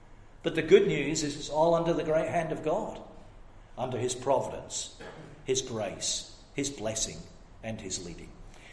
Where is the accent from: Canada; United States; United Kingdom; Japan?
United Kingdom; Scotland; born there; after they came back from America, I was born in Scotland, they came back just before I was born.